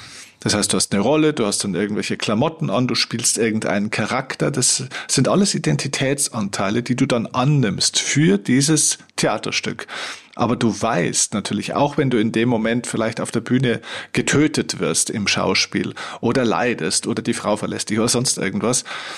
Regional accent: Bavaria, Germany; born there; Und ich bin in Bayern geboren und ich bin ein Bayer.

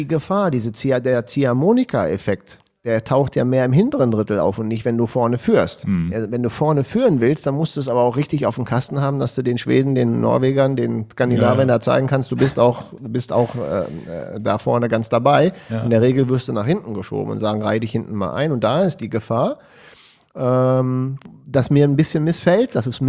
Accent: Hanover, Lower Saxony, Germany; wenn ich als Hannoveraner die Uhr danach stellen kann

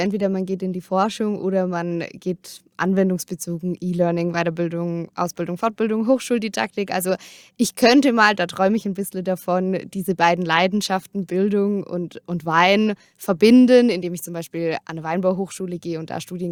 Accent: Durbach, Baden-Württemberg, Germany; now in Freiburg, Germany; Also ich komme ursprünglich aus Durbach, ist ja auch nur eine Stunde entfernt. Da pendle ich immer so ein bisschen hin und her, aber ich habe hier jetzt halt 5 Jahre studiert

